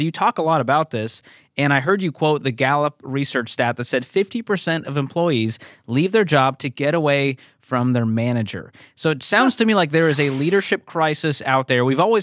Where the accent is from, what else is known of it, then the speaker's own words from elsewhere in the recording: Canada; and a fellow Canadian at that.